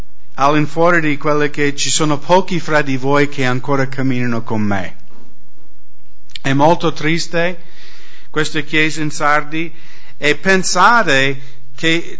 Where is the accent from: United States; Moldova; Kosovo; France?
United States; Io sono stato un cristiano in nome per tanti anni. Sono nato e cresciuto negli Stati Uniti, un paese cristiano.